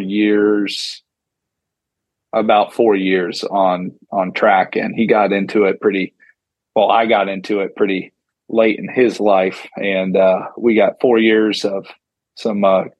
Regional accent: Florida, United States; I've born and raised in Florida, been hunting in Florida pretty much the last 12, 13 years now.

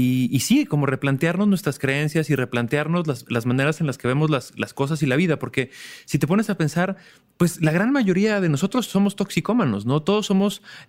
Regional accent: Mexico; como mexicanos, al menos yo crecí como escuchando

